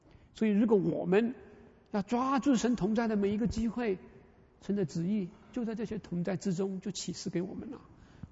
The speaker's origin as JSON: {"language": "Chinese", "country": "China", "said": "哦，从这里亚伯拉罕就有点像这个得寸进尺的人了，像我们中国人啊。"}